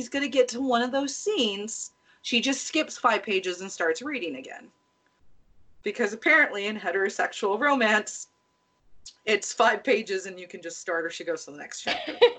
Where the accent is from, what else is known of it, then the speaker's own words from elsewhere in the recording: United States; I can only speak as an American